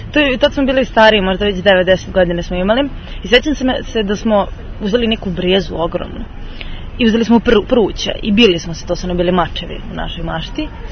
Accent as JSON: {"language": "Serbian", "town": "Mataruška Banja", "region": "Šumadija and Western Serbia", "country": "Serbia", "tie": "born or raised there", "said": "ja sam odrasla u Matoriškoj banji na ulici."}